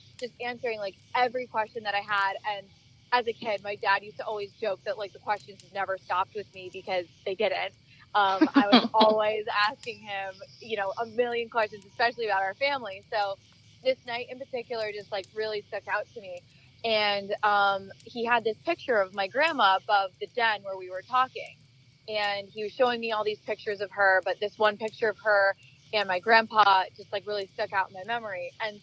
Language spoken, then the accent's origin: English; New Jersey, United States; now in Pennsylvania, United States; I'm originally from New Jersey, but I'm loving Northeastern and Central PA.